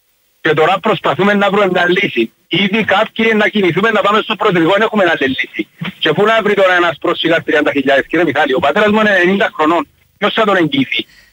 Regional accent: Latsia, Nicosia District, Cyprus; Ναι, είμαι από Λευκοσία, από Λατσιά συγκεκριμένα

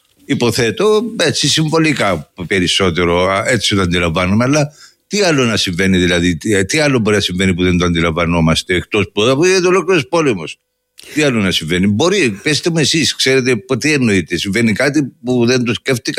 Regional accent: Nicosia, Nicosia District, Cyprus; Είμαι από Λευκοσία, δουλεύω σε σχολείο στο Φρέναρος και περνάω καθημερινά από τις περιοχές.

